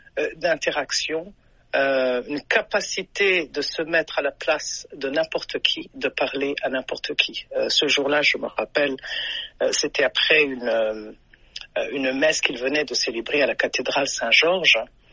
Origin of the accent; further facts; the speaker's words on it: Burundi; je viens du Burundi.